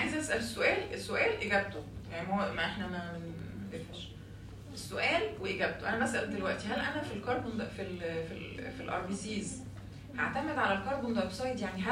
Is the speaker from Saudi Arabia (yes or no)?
no; Egypt; لو بتمتحنوا عندنا في مصر في امتحانات الاورال هتطلعوا متخزوقين خزوقه جامده جدا.